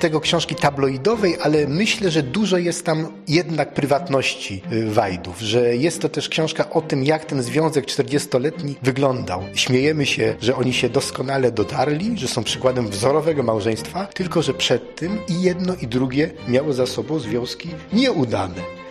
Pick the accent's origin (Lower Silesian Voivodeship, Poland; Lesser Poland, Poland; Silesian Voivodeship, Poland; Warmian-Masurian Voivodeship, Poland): Lesser Poland, Poland; Kraków; A że jesteśmy z Krakowa, to nas bardzo zafrapowało pierwsze zdanie